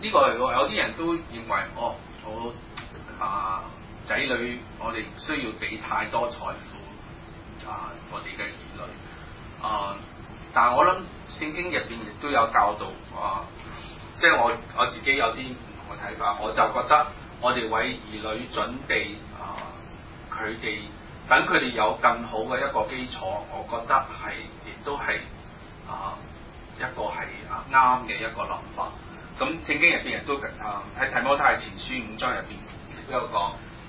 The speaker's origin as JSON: {"language": "Chinese", "country": "China", "said": "很多其實很多時候我們中國人都有這個美德"}